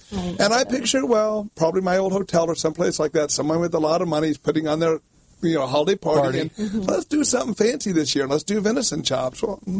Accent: Kansas, United States; And I grew up in Kansas. I'm sorry, I didn't have caviar.

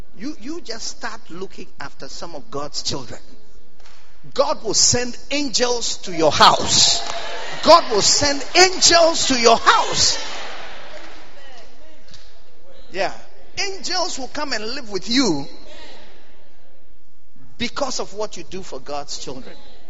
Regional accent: Ghana; See, I'm from Ghana, you know.

